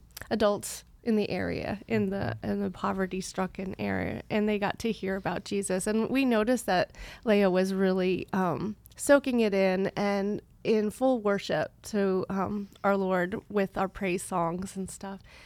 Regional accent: Womelsdorf, Pennsylvania, United States; Wommelsdorf.

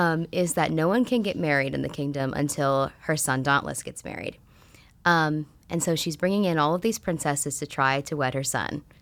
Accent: Carmichaels, Pennsylvania, United States; now in Lancaster, United States; I am from an hour south of Pittsburgh, Carmichael's, PA.

